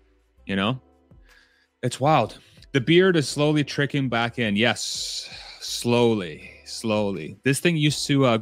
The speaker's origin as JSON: {"language": "English", "region": "Texas", "country": "United States", "said": "my God, I'm Texan, jeez"}